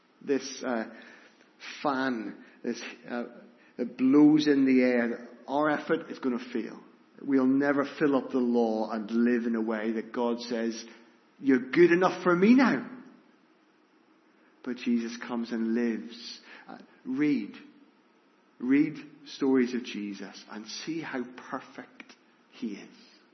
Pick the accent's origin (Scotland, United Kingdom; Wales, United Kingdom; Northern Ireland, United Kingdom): Northern Ireland, United Kingdom; moved away; also born or lived in England; As a schoolboy, we came over from Northern Ireland to England. We were in Heswell, which is not too far from Southport.